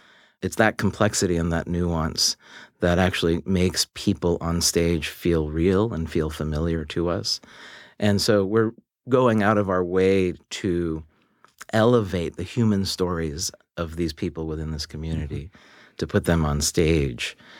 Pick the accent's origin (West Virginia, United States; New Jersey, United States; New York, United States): West Virginia, United States; Morgantown; You know, I grew up in Morgantown, West Virginia.